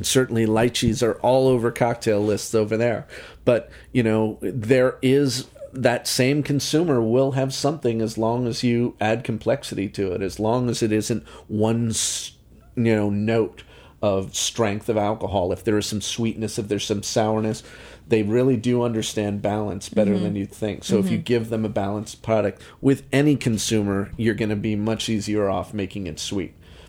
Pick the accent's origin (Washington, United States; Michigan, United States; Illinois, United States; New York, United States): New York, United States; So as a New Yorker, it's great because you realize that a lot of that vocabulary I grew up with, they grew up with even, you know, more intense.